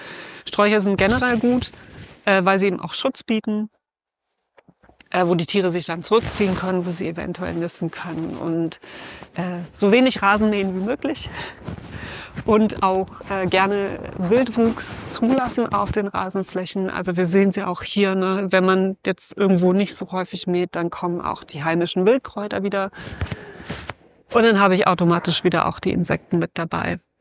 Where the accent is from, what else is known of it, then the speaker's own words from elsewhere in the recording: Düsseldorf, North Rhine-Westphalia, Germany; ich bin ja in Düsseldorf aufgewachsen, ganz in der Nähe vom Nordfriedhof. Und das ist ein ganz großer alter Friedhof.